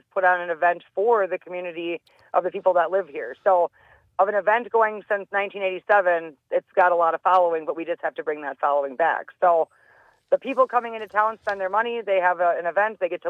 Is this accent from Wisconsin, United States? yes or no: yes; Mayville, Wisconsin, United States; Dodge County, I was born and raised in Mayville, Wisconsin. Dodge County is one of those communities that just takes care of each other.